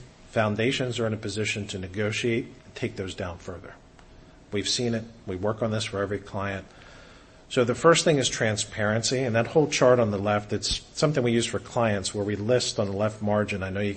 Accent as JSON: {"language": "English", "region": "Pennsylvania", "country": "United States", "said": "I'm from Pennsylvania, so we're in Big Ten country."}